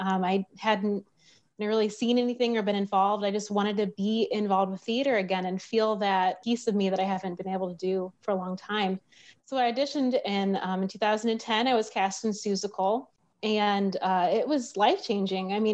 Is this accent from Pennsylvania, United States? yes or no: no; Moline, Illinois, United States; now in Springfield, United States; Yes, I'm originally from Moline in the Quad Cities